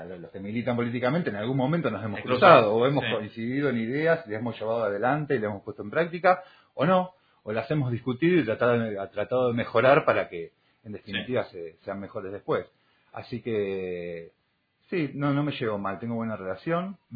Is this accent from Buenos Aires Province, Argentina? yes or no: yes; Escobar, Buenos Aires Province, Argentina; los que somos de Escobar, que nos conocemos